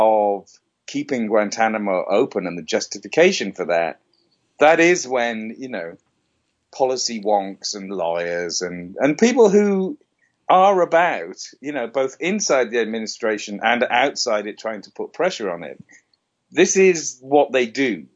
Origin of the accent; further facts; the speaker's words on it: United Kingdom; as a Brit